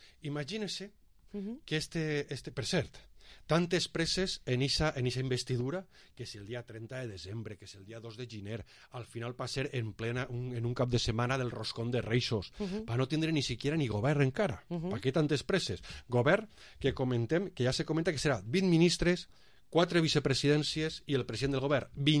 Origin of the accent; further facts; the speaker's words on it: Valencian Community, Spain; com a valencià i com a espanyol, me preocupa també.